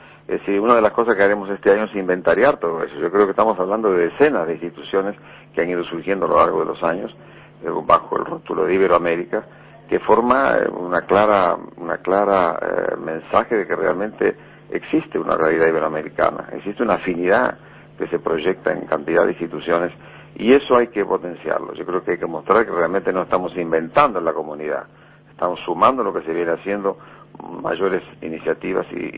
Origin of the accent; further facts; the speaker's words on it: Uruguay; now in Madrid, Spain; Yo como uruguayo